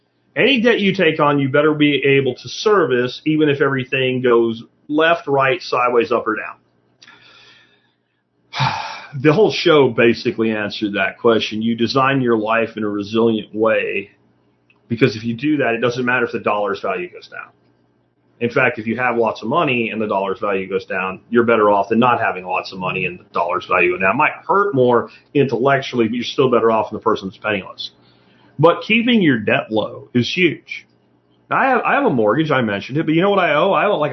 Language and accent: English; Pottsville, Pennsylvania, United States; that my hometown is at the top of the list for shit like that. I've been told you can't walk down Main Street in Pottsville now without walking by two or three people dealing heroin.